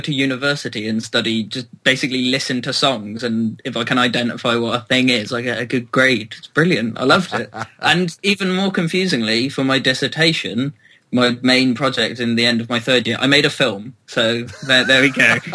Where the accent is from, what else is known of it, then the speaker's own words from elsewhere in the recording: Cheltenham, South West England, United Kingdom; now in Bristol, United Kingdom; Well, I'm originally from Cheltenham in England, rather middle class, nice area. But I've moved to Bristol